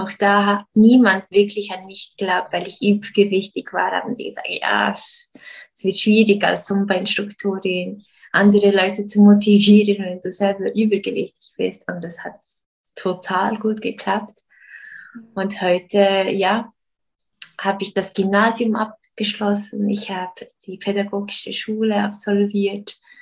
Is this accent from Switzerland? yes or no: yes; Switzerland; also born or lived in Brazil / United States; ich bin in Brasilien geboren, dann kam ich in die Schweiz, aber wir sind viel rumgezogen. Ich musste mich sehr oft anpassen, verschiedene Klassen, verschiedene Menschen, Kulturen. Lebte ein Jahr auch noch in Amerika und dann kam ich zurück.